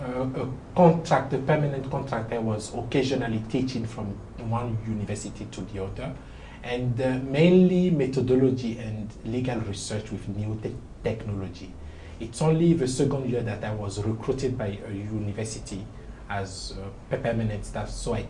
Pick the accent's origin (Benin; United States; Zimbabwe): Benin; first language French; English is a second language; from Benin in West Africa.